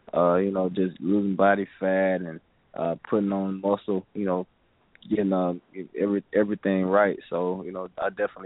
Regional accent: Mobile, Alabama, United States; Well, now growing up in Mobile, Alabama, you know, definitely, we've seen some hard times and seen a lot of things

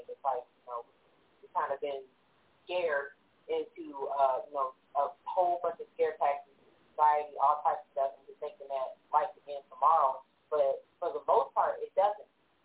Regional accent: New York, United States; I'm from New York.

